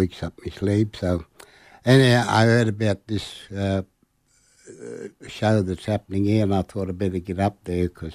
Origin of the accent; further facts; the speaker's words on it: South Australia, Australia; from Arabina land, Arabina country.